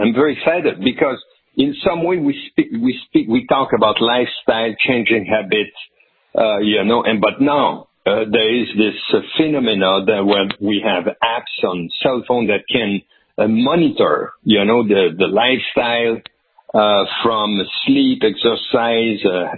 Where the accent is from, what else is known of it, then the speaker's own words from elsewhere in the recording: Canada; You know, I come from Canada. I know what is a social medicine.